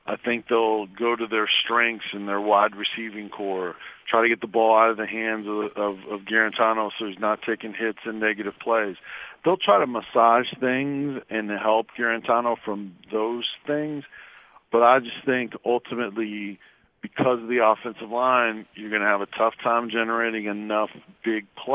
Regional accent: Tampa, Florida, United States; but I remember him personally growing up in Tampa.

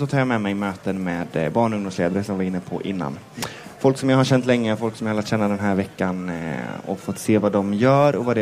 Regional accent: Jönköping, Jönköping County, Sweden; Jag är uppvuxen i Jönköping

